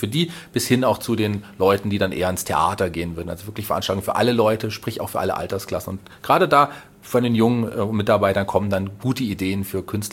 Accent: Fulda, Hesse, Germany; born there; Also ich bin gebürtiger Fulderer, bin glücklich, in dieser wunderbaren Stadt zu wohnen. Ich habe Fulda mal verlassen in Richtung Berlin, damals nach der Schule.

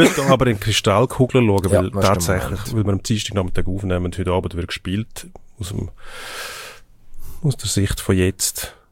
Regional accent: Switzerland; Oder der Misch gerettelt, wie man bei uns in der Schweiz auch so schön sagt.

